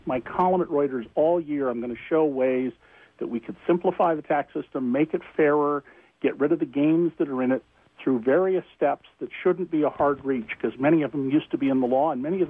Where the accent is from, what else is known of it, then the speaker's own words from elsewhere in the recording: Santa Cruz, California, United States; And James, who's from my hometown, Santa Cruz, raises a very good question.